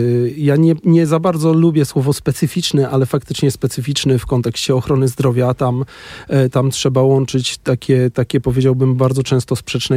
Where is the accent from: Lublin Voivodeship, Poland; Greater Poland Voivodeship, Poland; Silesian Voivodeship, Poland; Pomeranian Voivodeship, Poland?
Silesian Voivodeship, Poland; No ja nawet jestem ze Śląska, z miejsca, gdzie węglem, powiedzmy, się żyje na co dzień.